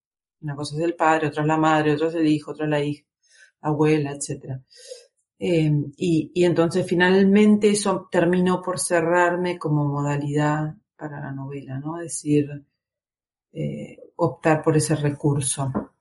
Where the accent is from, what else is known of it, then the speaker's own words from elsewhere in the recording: Argentina; now in Spain; cuando diga cazadora es porque ya soy española. Porque en Argentina decimos campera, que no tiene nada que ver, ¿no?